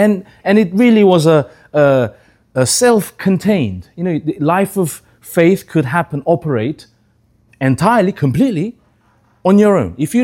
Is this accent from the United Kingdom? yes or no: yes; England, United Kingdom; the reason why I speak like this is because I was brought up in England.